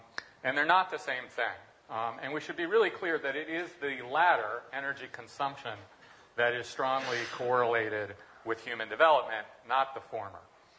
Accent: Berkeley, California, United States; Both, so. Yeah, exactly, from Berkeley

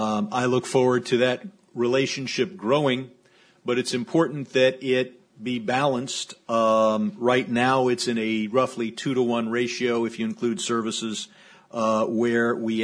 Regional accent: Sherman Oaks, California, United States; from California's best name city, Sherman Oaks.

